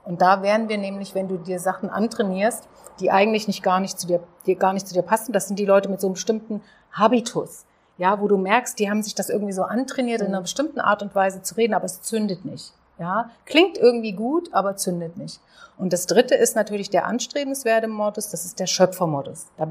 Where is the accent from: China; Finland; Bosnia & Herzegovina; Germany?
Germany; moved away as an adult; ich bin ja in der DDR groß geworden